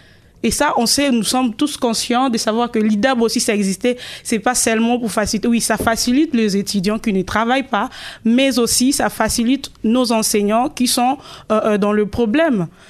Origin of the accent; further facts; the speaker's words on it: DR Congo; Et l'État, sachant que nous sommes des Congolais, nous avons le franc congolais.